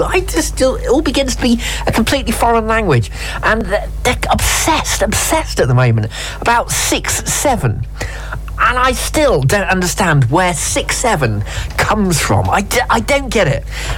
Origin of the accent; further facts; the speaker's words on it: England, United Kingdom; I'm English.